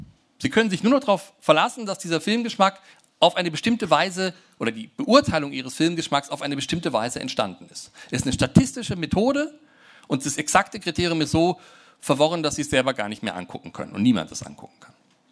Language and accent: German; Braunschweig, Lower Saxony, Germany; Ich komme aus Braunschweig, ich darf das sagen.